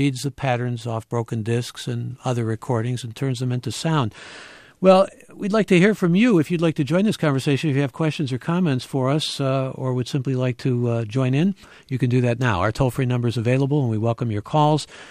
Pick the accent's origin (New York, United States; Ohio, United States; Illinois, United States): Ohio, United States; Cleveland; because I grew up in Cleveland and used to hear polka all the time as a boy.